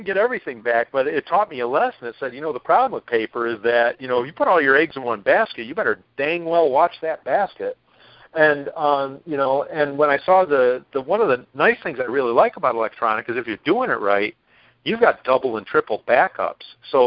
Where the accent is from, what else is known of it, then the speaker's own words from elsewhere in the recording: Battle Creek, Michigan, United States; I was back in my hometown of Battle Creek, Michigan